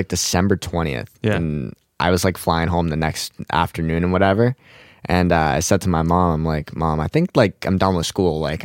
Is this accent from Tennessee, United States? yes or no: no; Boston, Massachusetts, United States; And he's like, and then I was like, I'm from Boston.